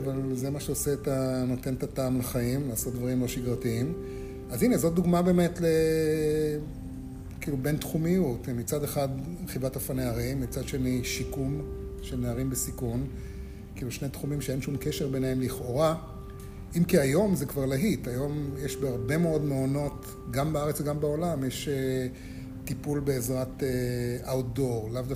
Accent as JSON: {"language": "Hebrew", "town": "Kfar Shmaryahu", "region": "Central District", "country": "Israel", "tie": "born or raised there", "also_born_or_lived": "Tzahala", "said": "היה לנו בית סוכנות כזה בצהלה, אבא שלי היה אלוף בצהל בזמנו, וכשהייתי בן 10, שזה לפני יותר מ-50 שנה, אז עברנו לכפר שמריהו, כשזה עוד היה כפר, עם כל מיני רפתות וגני ירק למיניהם."}